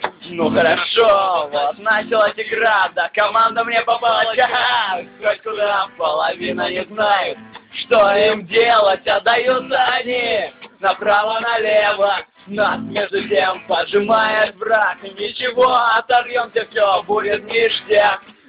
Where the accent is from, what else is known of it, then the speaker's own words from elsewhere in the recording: Nizhny Novgorod, Nizhny Novgorod Oblast, Russia; из Нижнего Новгорода. Нижний Новгород — клевый город, приезжайте, конечно, к нам.